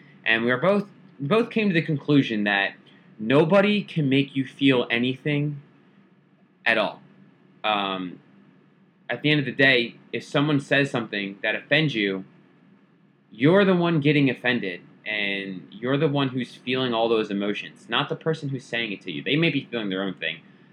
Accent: United States; I'm American and I live in the United States

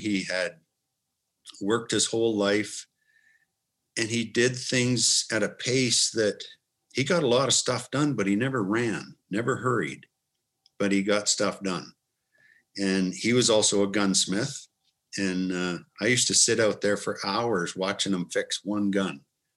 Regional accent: Ontario, Canada; growing up in Southern Ontario was unique, to say the least.

